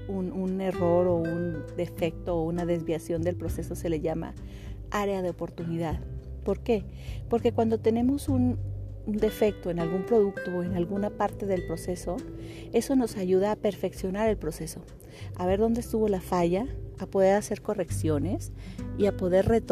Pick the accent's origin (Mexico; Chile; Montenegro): Mexico; Yo en un episodio anterior les comentaba que nosotros en mi país, en México, tenemos una frase